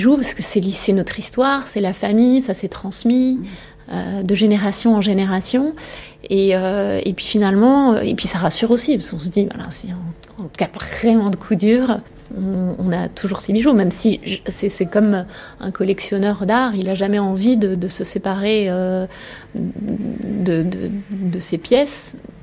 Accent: Constantine, Constantine Province, Algeria; Et ma ville natale est Constantine.

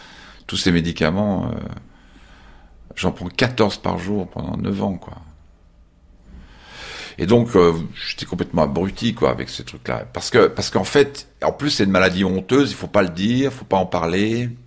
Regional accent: Nancy, Grand Est, France; born there; né le 29 mai 1955 à Nancy.

